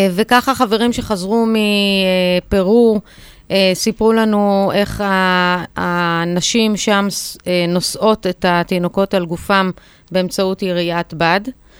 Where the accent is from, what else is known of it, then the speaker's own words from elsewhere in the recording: Iran; בכל זאת אני פרסייה.